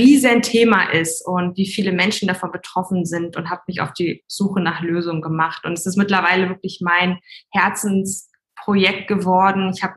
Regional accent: Hamburg, Germany; ich komme ursprünglich aus Hamburg.

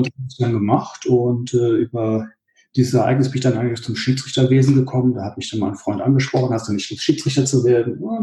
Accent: Germany; moved away as an adult; now in Schaffhausen, Switzerland; Ja, seit wann wohne ich in der Schweiz? Wie eben schon angemerkt, 2002 bin ich gezügelt aus Deutschland aus beruflichen Gründen nach Schaffhausen.

